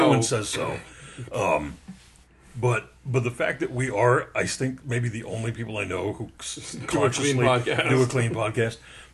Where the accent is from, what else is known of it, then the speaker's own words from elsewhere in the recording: Texas, United States; Number two … because this is California. Number three … because I'm also from Texas.